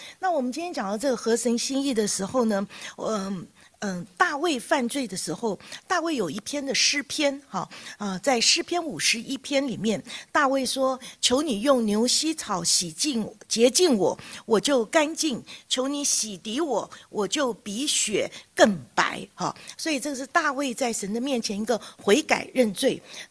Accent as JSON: {"language": "Chinese", "country": "China", "said": "好像我们中国人过年的时候有挂那个红春联。"}